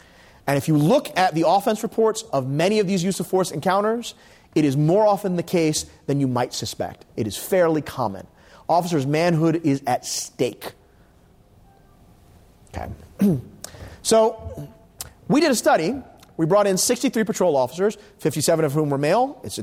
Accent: Philadelphia, Pennsylvania, United States; I'm from Philadelphia, in case that's not clear.

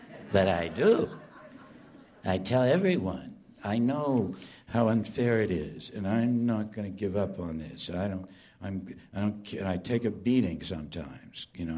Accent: Boston, Massachusetts, United States; I'm about as far away from my hometown of Boston as you can be in the United States, I guess, unless you're in Alaska or Hawaii

